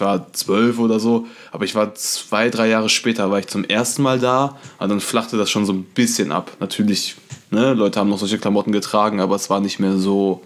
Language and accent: German; Issum, North Rhine-Westphalia, Germany; Ich komme ja aus Issum. Issumistan? Issumistan, genau. Und ist an der holländischen Grenze.